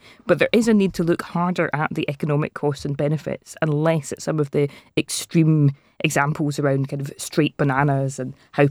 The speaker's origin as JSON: {"language": "English", "town": "Glasgow", "region": "Scotland", "country": "United Kingdom", "tie": "born or raised there", "said": "I grew up in Glasgow and the two parties would be Labour and the SNP."}